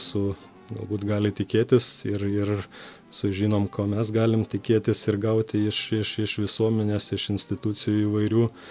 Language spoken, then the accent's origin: Lithuanian; Aukštaitija, Lithuania; Ne, aš dar ne dzūkas, aš iš Aukštaitijos.